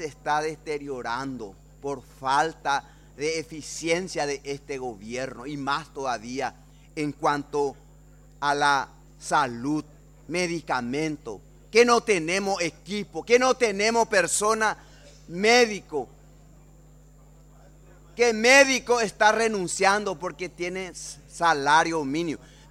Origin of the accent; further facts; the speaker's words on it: Paraguay; Y eso, como paraguayo y liberal, estoy acusando al oficialismo de ser el actor.